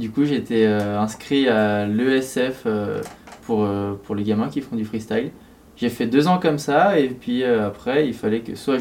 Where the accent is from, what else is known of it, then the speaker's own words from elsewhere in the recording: Annecy, Auvergne-Rhône-Alpes, France; je suis un freerider, évidemment, de Lacusa, c'est pour ça que je suis là. Et puis, en fait, à la base, je viens d'Annecy, mais j'ai fait tous mes hivers à Lacusa.